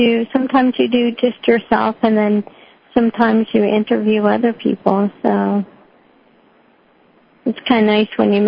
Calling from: Westchester, Ohio, United States; I'm in Westchester, Ohio.

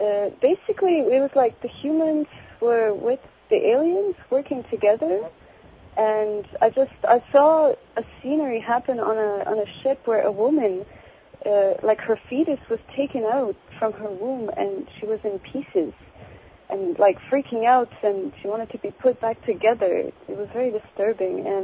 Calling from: Toronto, Ontario, Canada

